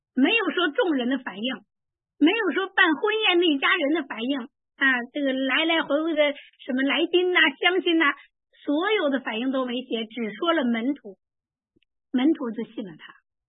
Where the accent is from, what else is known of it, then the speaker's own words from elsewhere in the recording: China; 我相信有些人，尤其咱们的中国人哈，我们中国人特别会做题。